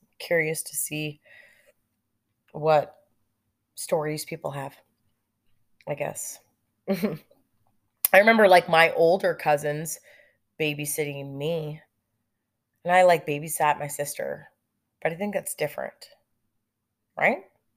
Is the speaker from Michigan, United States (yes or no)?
no; Lake Elsinore, California, United States; I grew up in California and I grew up in Lake Elsinore.